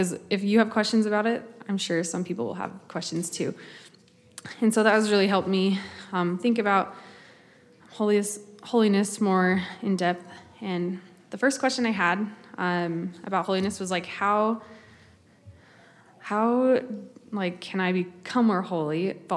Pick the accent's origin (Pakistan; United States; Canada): United States; St. George, Utah; And he's from Linden. I'm from St. George.